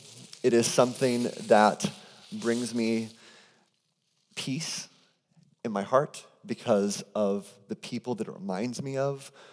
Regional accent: Phoenix, Arizona, United States; I grew up in Phoenix, Arizona. And in the years that I lived in Phoenix, Arizona, my grandma and grandpa lived in a city called Sun City, Arizona.

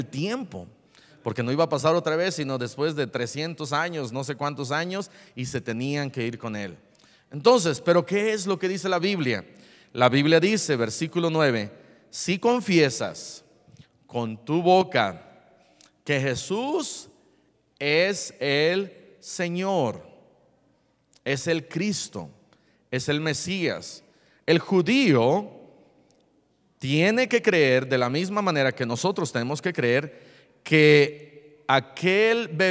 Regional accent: Mexico; Pero el 99 punto no sé cuánto de todos los mexicanos somos griegos, somos gentiles

